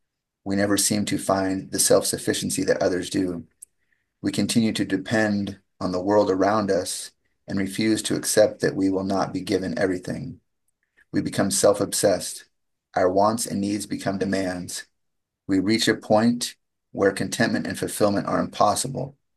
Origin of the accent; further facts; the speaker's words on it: Phoenix, Arizona, United States; And once again … from Phoenix, Arizona.